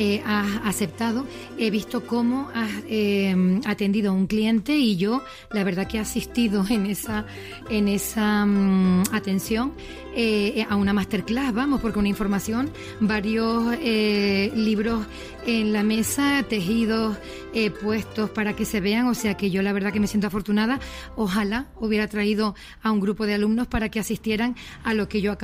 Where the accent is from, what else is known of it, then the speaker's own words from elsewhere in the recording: Canary Islands, Spain; que podemos nosotros defender, ¿no? Como canarios.